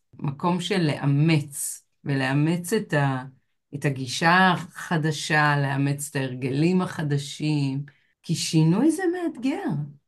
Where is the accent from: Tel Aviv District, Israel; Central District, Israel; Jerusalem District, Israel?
Central District, Israel; Rehovot; יש רחוב מאוד מאוד ארוך ברחובות עיר הולדתי שנקרא מנוחה ונחלה.